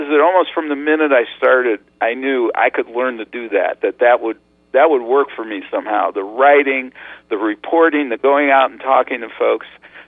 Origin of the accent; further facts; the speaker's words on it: Rochester, New York, United States; I grew up in Rochester, New York, and I liked stories, and you know, I watched a lot of television.